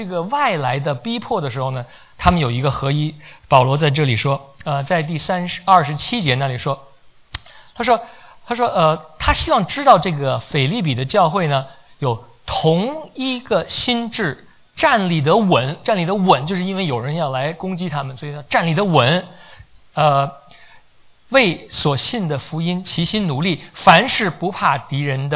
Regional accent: China; 我从大陆来，她从台湾来，我们的想法也不一样。

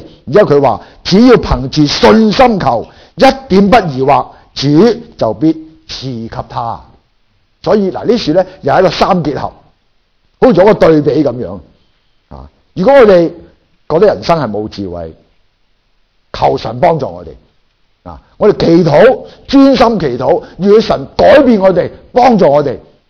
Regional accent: Guangdong, China; 我哋广东人讲就话咩啊？

